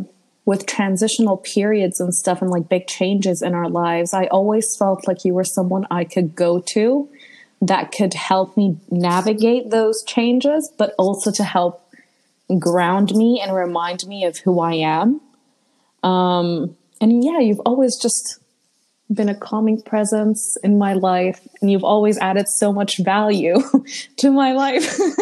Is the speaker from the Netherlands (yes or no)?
no; Malaysia; accent: American; also born or lived in Lebanon; now in United Kingdom; do not be fooled by my fake American accent. I am not American. I can tell you that. I am Lebanese and I've lived almost my entire life in Malaysia, but I am now doing my master's in the UK.